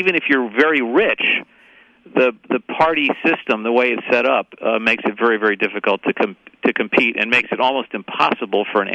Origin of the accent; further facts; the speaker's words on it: Illinois, United States; I grew up in Cook County